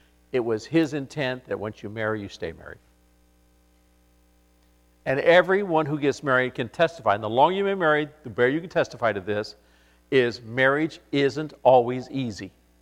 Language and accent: English; California, United States; now in New York, United States; They say, where are you from? And I say, I'm from California. And they say, why in the world would you go to New York?